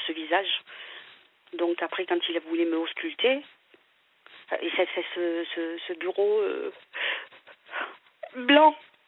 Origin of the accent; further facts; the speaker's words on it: Provence-Alpes-Côte d'Azur, France; je suis née dans le Var. Je viens du Var, hein.